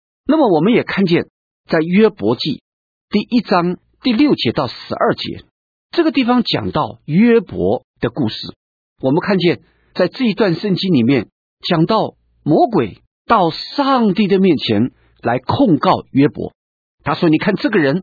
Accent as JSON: {"language": "Chinese", "country": "China", "said": "或者也是因为在我们中国人一向的观念里面是敬鬼神而远之"}